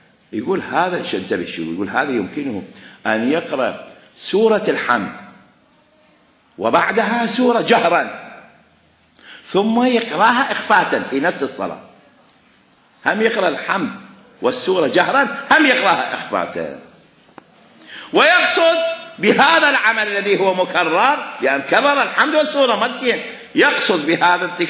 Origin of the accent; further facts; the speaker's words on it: Iraq; now in Egypt; انا في مصر، انا عراقي في مصر